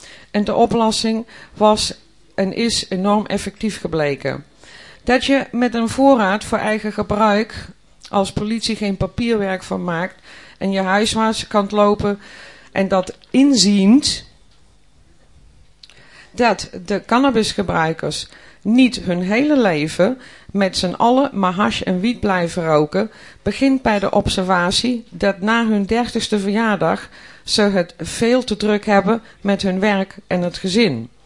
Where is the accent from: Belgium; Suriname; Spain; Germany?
Germany; Dutch is a second language; now in Netherlands; Ik kom uit Duitsland en ik moest wennen aan al het Nederlands.